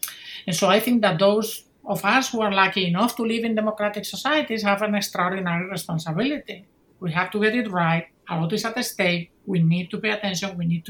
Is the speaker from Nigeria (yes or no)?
no; Spain; I grew up in Franco's dictatorship in Spain and made it through the transition to democracy.